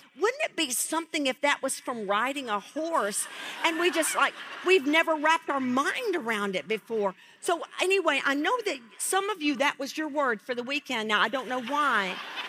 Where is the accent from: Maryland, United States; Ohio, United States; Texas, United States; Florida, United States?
Texas, United States; I come from Texas. We wear cowboy boots there if we're going to ride a horse.